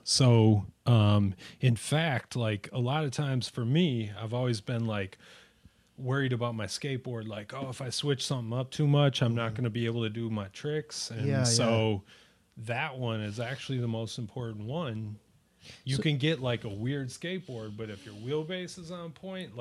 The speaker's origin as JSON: {"language": "English", "town": "Milwaukee", "region": "Wisconsin", "country": "United States", "said": "Originally from Milwaukee, Wisconsin."}